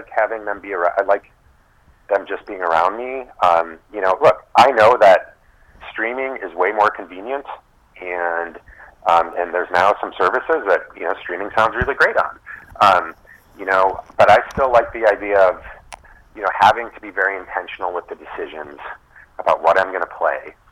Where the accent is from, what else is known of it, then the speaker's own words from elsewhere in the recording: Chicago, Illinois, United States; I grew up in the Chicago area